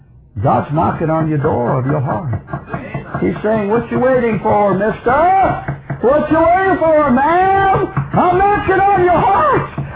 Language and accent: English; United States; I'm an American. I'd rather die in the city than die over there in Israel. Even though I'm a Jew, I was still patriotic.